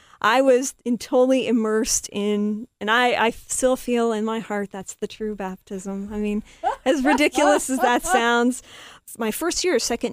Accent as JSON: {"language": "English", "region": "Kansas", "country": "United States", "tie": "born or raised there", "said": "I grew up in Kansas, and this is where the book is set."}